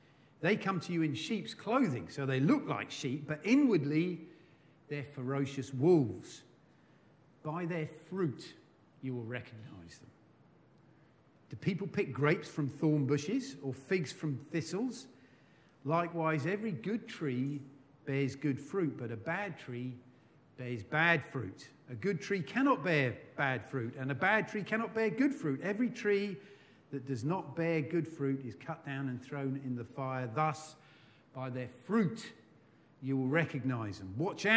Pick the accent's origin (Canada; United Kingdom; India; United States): United Kingdom; England; actually have an Australian passport, as happened, but that didn't make me Australian either. I was as English as you like. I was no more Australian than Boris Johnson.